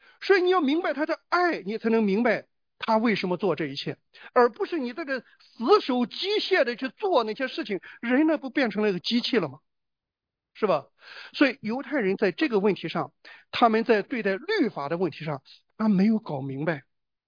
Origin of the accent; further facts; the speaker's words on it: China; 我是中国人